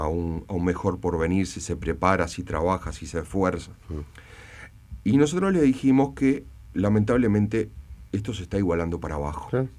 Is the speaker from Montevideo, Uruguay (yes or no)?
yes; Montevideo, Uruguay; Yo nací, estudié y me crié en Piedras Blancas. Un barrio hoy zona roja.